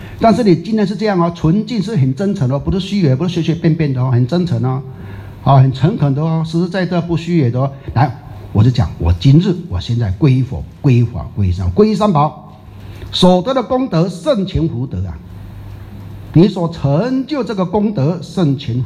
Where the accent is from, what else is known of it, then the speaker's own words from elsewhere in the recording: Hengchun, Pingtung County, Taiwan; 一直像我们恒春那边，我们台湾那边啊，那有什么落山风啊、台风啊